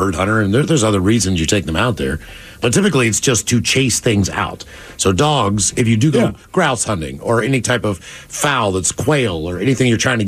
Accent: West Virginia, United States; I can tell you, growing up in West Virginia, the reasons they do it there.

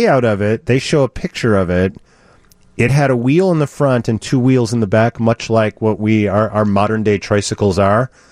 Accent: United Kingdom; because I'm British.

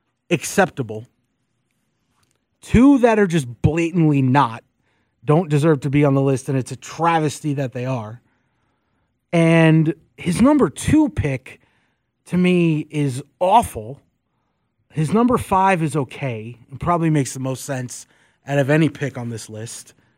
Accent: New York, United States; now in Atlanta, United States; I grew up in New York, moved here to Atlanta.

